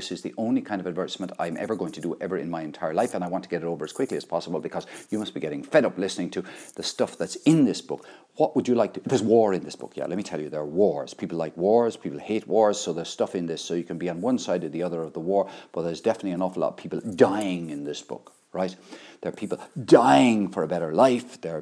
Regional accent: Limerick, Munster, Ireland; moved away; I come from Limerick, I was born in Limerick, even though I ran away from Limerick at a certain age

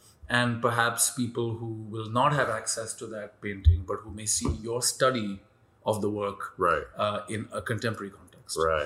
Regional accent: Lahore, Punjab, Pakistan; I grew up in Lahore in Pakistan.

